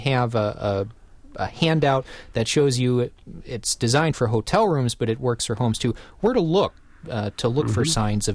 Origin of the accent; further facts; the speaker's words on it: Wisconsin, United States; And I grew up in Racine County, and I remember as a kid, you'd get into July, August, and during the day, you'd just hear that loud buzz of cicadas.